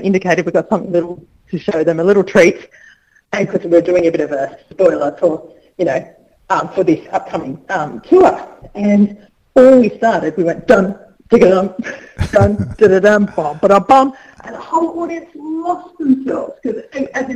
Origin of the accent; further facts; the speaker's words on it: Sydney, New South Wales, Australia; I'm from Sydney, and I was flying back into Sydney after 3 years in Siberia